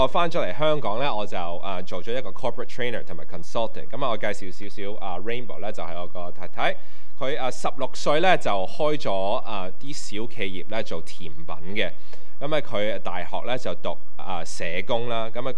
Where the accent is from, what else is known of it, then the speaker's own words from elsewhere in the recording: Canada; also born or lived in England; now in Hong Kong; 是香港出世的，不過就是在加拿大那裡長大，所以你都聽到我的口音有跟你們香港人有少少不同。我就 在7年在英國那裡做事，十年前呢我就回到這裡香港來發展。